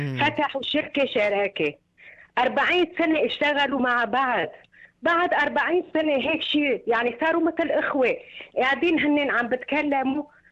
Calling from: Syria; انا من سوريا وارمنيه

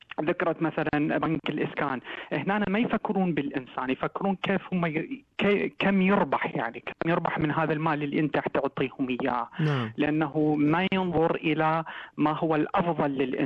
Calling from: Sweden; أنا أتكلم من السويد.

